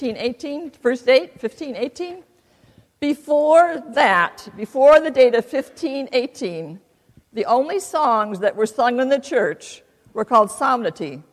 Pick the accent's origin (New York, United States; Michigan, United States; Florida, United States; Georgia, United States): Michigan, United States; Farmington; In the traditional sense, I can say that I'm a Michigander. I was born in Michigan. In fact, I was born in Farmington.